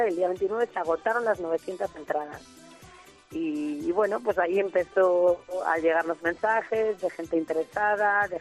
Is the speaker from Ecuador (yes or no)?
no; Spain; aparte ya sabes cómo somos los españoles